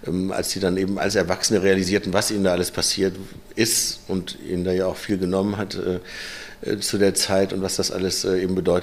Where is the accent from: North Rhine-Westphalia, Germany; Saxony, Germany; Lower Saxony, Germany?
North Rhine-Westphalia, Germany; Cologne; Meine Kindheit war hier in Köln. Die war geboren bin ich hier in Sülz, falls es jemand kennt, falls sich jemand in Köln auskennt. Und bin dann mit 3 ein bisschen nach draußen gezogen